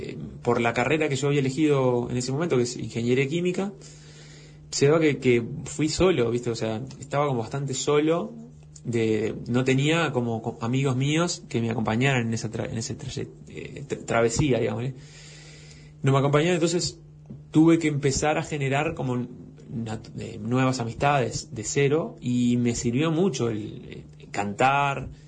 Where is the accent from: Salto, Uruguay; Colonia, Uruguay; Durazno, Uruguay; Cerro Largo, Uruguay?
Salto, Uruguay; comencé a estudiar acompañamiento de guitarra, más que nada en la parte folclórica, en mi ciudad natal, en Salto.